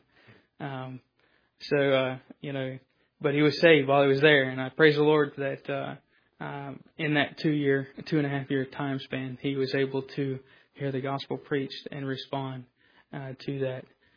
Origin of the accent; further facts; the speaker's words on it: Jesup, Georgia, United States; I'm from Jessup, Georgia.